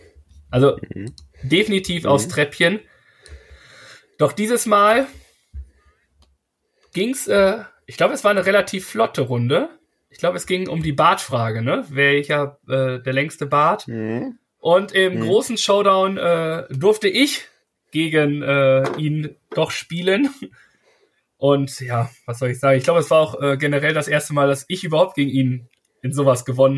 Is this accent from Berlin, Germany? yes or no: no; Hamburg, Germany; Wir kommen aus Hamburg und wir haben viel, viel immer zu tun.